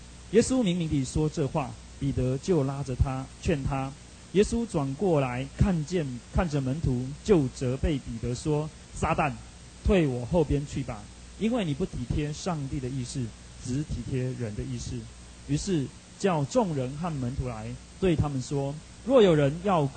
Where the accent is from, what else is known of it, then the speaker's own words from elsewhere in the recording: China; 当我们出去讲述说我是中国人的时候